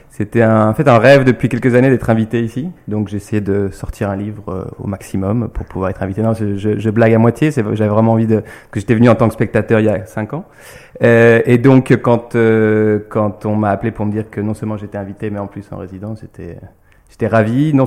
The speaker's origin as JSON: {"language": "French", "town": "Lyon", "region": "Auvergne-Rhône-Alpes", "country": "France", "tie": "born there", "said": "Oui, je suis né à Lyon."}